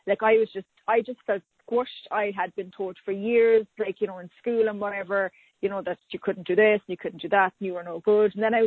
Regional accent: Ireland; growing up in Ireland in the 80s, we actually never even knew wealth.

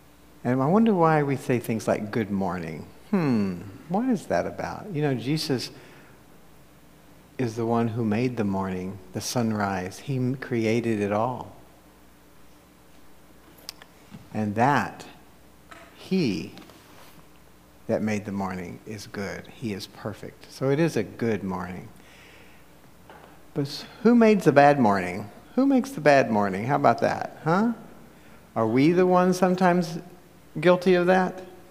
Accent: Tennessee, United States; I know that I hail from Tennessee. And you live in Texas

